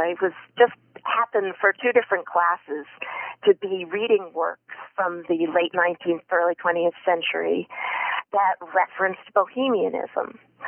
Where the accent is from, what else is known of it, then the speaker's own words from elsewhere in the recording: Amherst, Massachusetts, United States; Born and raised in Amherst.